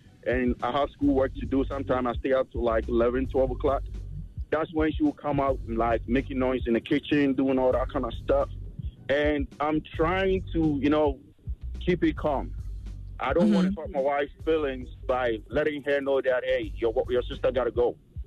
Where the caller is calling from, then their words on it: Fort Bragg, North Carolina, United States; I'm calling from Fort Bragg, North Carolina.